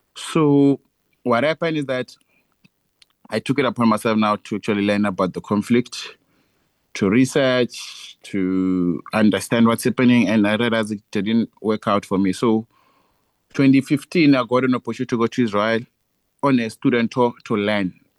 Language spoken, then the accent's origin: English; Limpopo, South Africa; I'm from Limpopo, very, very small village, from a very poor family.